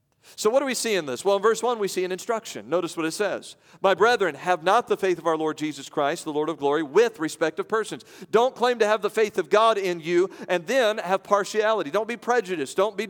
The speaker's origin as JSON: {"language": "English", "town": "Evansville", "region": "Indiana", "country": "United States", "tie": "born or raised there", "said": "I grew up here in Evansville, Indiana, and we know what the demographics are here."}